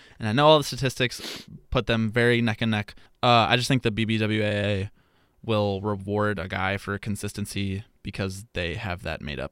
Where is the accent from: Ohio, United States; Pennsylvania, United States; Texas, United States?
Texas, United States; I'm Southern, but I'm also a hipster. I'm like a trendy Southerner, you know? I am from Texas